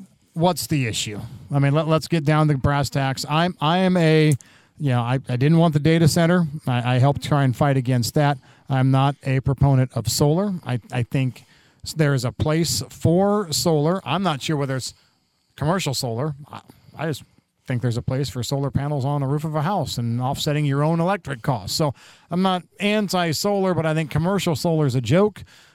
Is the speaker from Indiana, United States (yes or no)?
yes; New Paris, Indiana, United States; I grew up in New Paris, Millersburg, now half covered by solar fields in Elkhart County.